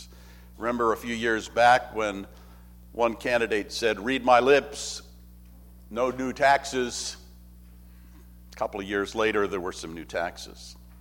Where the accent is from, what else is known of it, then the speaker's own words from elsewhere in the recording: Canada; born there; I was born in Canada, but neither of my parents were American citizens, so the country is safe.